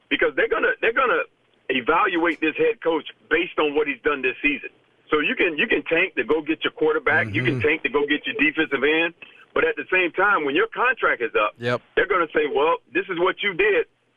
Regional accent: Florida, United States; It's sad, because I grew up in South Florida, Miami Dolphin fan

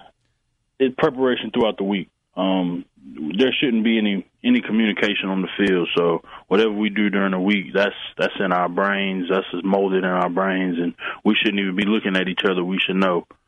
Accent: Texas, United States; born there; moved away; we're originally from Texas, so I don't know. I'm gonna go Texas. I'm gonna go Texas because that's where I was born.

